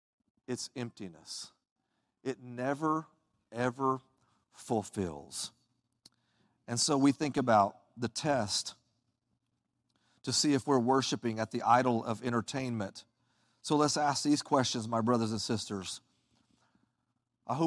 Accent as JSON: {"language": "English", "region": "Oklahoma", "country": "United States", "tie": "born or raised there", "also_born_or_lived": "Texas", "said": "but I'm from Texas. I actually grew up in Oklahoma."}